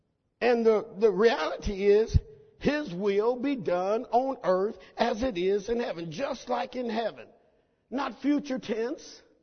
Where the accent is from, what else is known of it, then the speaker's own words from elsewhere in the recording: Oklahoma, United States; I'm a bit country. Okay, I'm from Oklahoma, and we tend to do country stuff and talk country